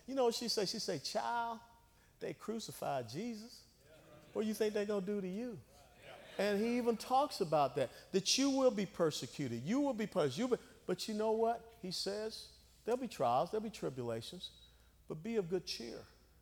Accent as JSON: {"language": "English", "region": "Georgia", "country": "United States", "tie": "born or raised there", "said": "because I grew up down in Georgia"}